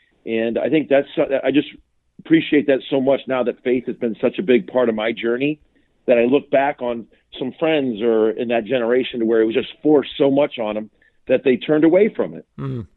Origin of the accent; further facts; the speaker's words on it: Naperville, Illinois, United States; I grew up in Naperville, Illinois, and I was born and raised Catholic.